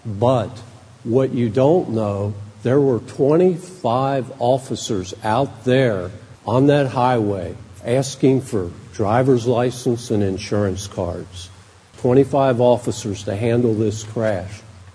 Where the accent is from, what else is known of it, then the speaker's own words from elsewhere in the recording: Cincinnati, Ohio, United States; As mentioned, I was raised in Western Hamilton County, Price Hill, Fairmount, west side of town, graduated from Western Hills.